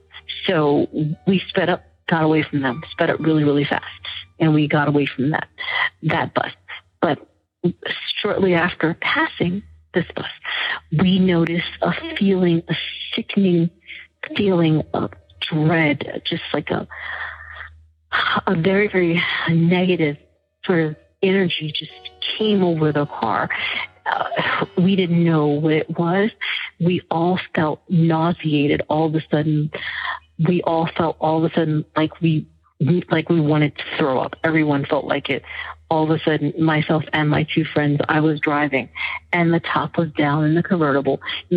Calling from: North Carolina, United States; I'm calling from North Carolina

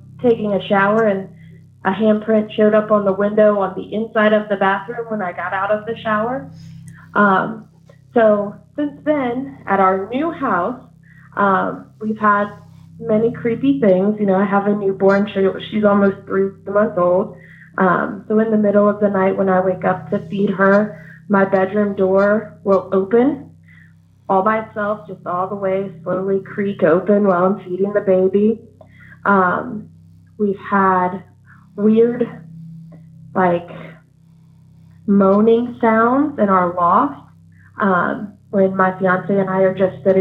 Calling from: Virginia, United States; I'm calling from Virginia.

